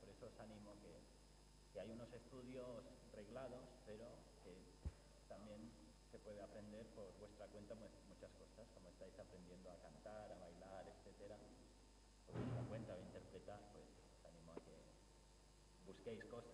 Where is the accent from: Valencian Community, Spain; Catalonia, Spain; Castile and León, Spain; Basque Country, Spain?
Catalonia, Spain; Barcelona; born there; Y nací en Barcelona.